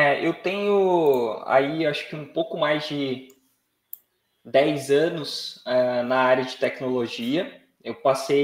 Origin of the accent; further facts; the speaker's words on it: Pindamonhangaba, São Paulo, Brazil; eu sou de Pindamonhangaba.